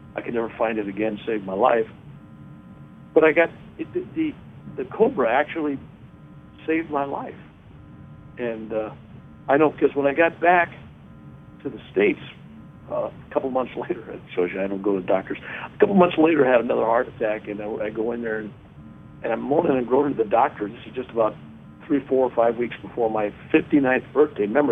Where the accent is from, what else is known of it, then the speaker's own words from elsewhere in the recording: Ireland; But I'm Irish.